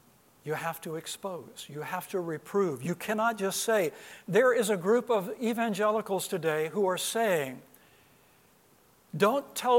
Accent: Arlington, Virginia, United States; I was stationed at Andrews Air Force Base, which was just miles from where Ann and I grew up in Arlington, Virginia.

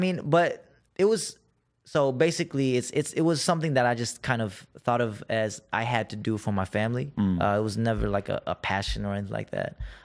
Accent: United States; I mean, because I grew up in the States, so I couldn't speak the language very well.

